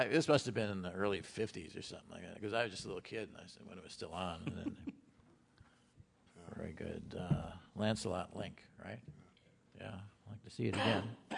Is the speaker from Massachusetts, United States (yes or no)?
no; Milwaukee, Wisconsin, United States; I'm from Milwaukee, too. Winter is worse than Milwaukee because you're cold and you're in Milwaukee.